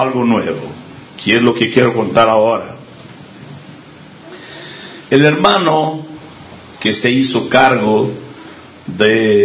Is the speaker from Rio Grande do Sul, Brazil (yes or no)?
yes; Porto Alegre, Rio Grande do Sul, Brazil; Spanish is a second language; porque yo soy de sur de Brasil, no soy de ahí de Bahía, soy de sur de Porto Alegre, cerca de acá.